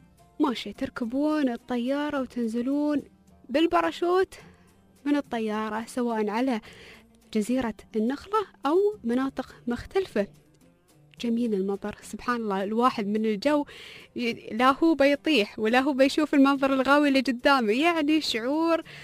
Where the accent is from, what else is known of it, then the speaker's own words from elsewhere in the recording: United Arab Emirates; موجودة عندنا في الإمارات